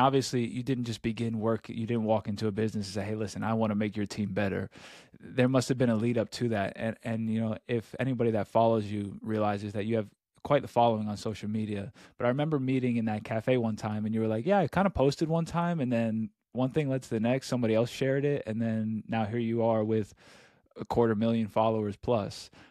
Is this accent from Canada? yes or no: no; New York, United States; And I'm from New York, and saying something like that, it's probably the best that I've been to.